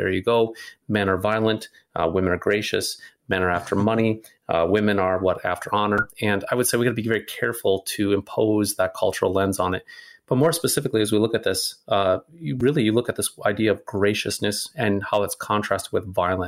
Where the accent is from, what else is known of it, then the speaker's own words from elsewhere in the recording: North Dakota, United States; And I'm from North Dakota here. We have a lot of dairy farmers and ranchers and so forth.